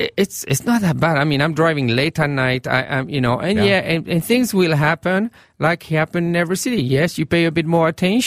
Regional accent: Minneapolis, Minnesota, United States; I'm very proud to be in Minneapolis, and I call Minneapolis my hometown

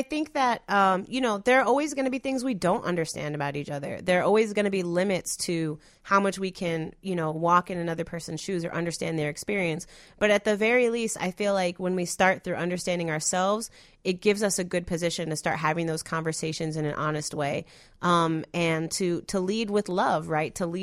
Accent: United States; born there; I was born in the United States, right? I didn't ask to be born in this country.

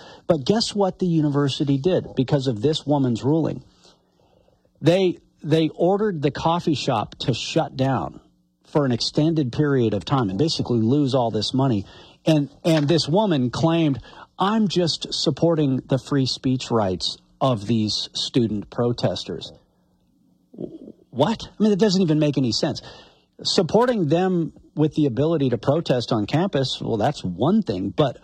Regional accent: Montana, United States; I'm not from North Dakota. So, we're going to say it how Montanans say it.

